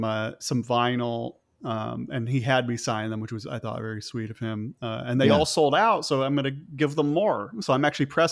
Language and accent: English; Chicago, Illinois, United States; I'm from Chicago, Illinois, originally.